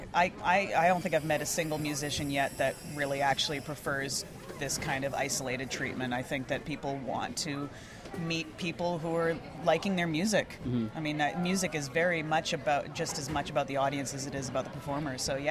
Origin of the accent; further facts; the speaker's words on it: Vancouver, British Columbia, Canada; I'm from Vancouver. This is great.